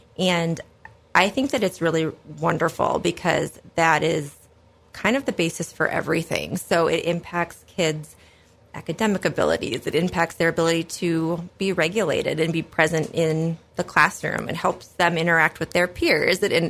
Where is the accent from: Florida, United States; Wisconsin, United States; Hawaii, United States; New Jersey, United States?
Wisconsin, United States; Ripon; I'm originally from Ripon, and so I grew up here and went through the school district.